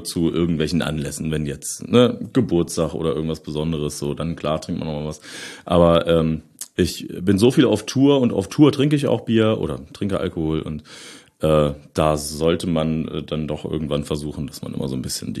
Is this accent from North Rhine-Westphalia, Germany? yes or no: no; Lower Saxony, Germany; Ich bin so ein richtiges Dorfkind irgendwie. Ich bin in Osterode geboren, aber dann so 2-3 Kilometer außerhalb irgendwie aufgewachsen, so richtig so mit 1100 Einwohner